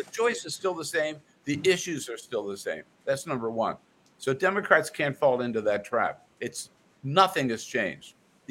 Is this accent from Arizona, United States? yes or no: no; Delaware, United States; Hell, I grew up in Delaware. We went, you know, to rival high schools, all that kind of stuff.